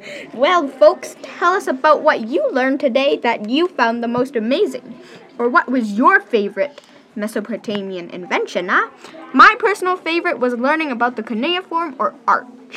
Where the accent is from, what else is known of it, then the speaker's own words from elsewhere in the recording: United Kingdom; I'm British, and … then this is Tech Up Time